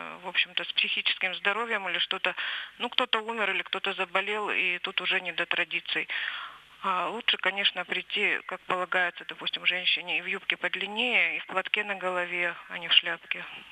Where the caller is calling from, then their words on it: Yekaterinburg, Sverdlovsk Oblast, Russia; я звоню из Екатеринбурга